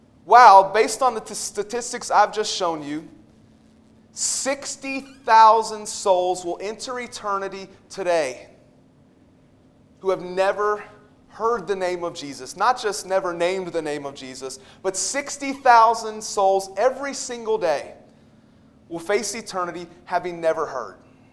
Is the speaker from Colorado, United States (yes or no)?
no; West Virginia, United States; Now, I grew up in West Virginia, and I know my audience